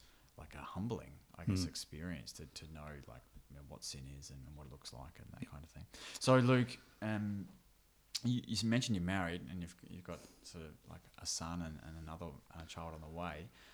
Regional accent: Melbourne, Victoria, Australia; I'm from Melbourne.

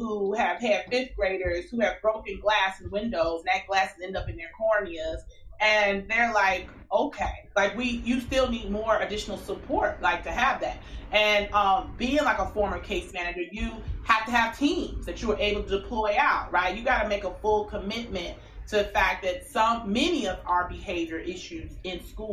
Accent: Chicago, Illinois, United States; Like, when I found out, like, I'm from Chicago originally. Mm-hmm. So I taught in Chicago and New York.

